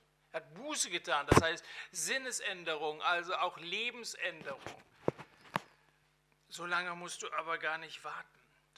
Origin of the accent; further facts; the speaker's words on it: Hesse, Germany; Die Fläche kaum größer als mein Heimatland Hessen.